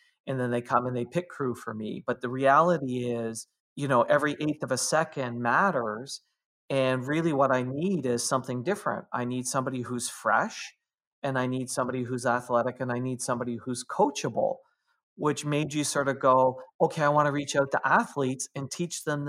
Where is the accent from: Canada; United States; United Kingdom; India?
Canada; I'm Canadian, so of course we think about hockey players.